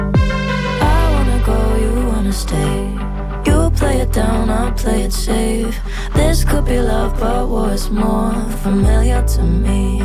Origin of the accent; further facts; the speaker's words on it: Karlsruhe, Baden-Württemberg, Germany; Ich komme aus Karlsruhe.